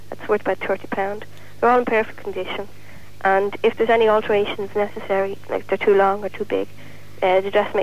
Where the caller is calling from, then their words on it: Leinster, Ireland; Just off the Malahide Road.